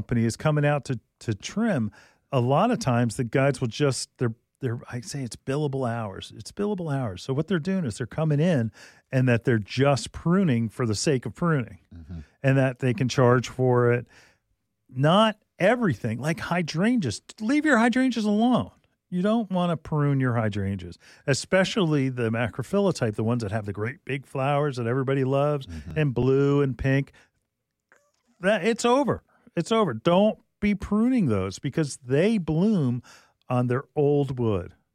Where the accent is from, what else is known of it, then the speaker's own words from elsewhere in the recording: Wayne, New Jersey, United States; Like I mentioned, I grew up in Wayne.